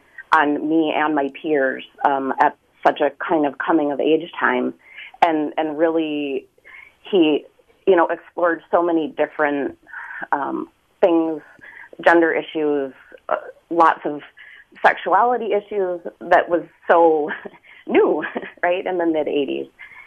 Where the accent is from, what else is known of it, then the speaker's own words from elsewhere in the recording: Twin Cities, Minnesota, United States; So I grew up in the Twin Cities, went to high school when